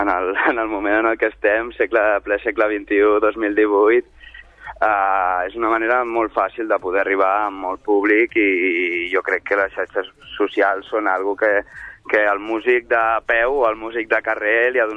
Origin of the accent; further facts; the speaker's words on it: Catalonia, Spain; first language Catalan; la meva llengua materna és el català. Jo em relaciono en català amb tothom, tant si és gent nouvinguda com gent nascuda aquí.